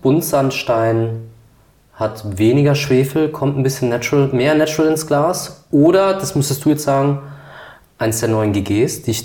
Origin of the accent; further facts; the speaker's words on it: Rhineland-Palatinate, Germany; Ich als Pfälzer sage, habe auf meiner 10 Riesling-Liste keinen Kaltstadter Saumagen drauf.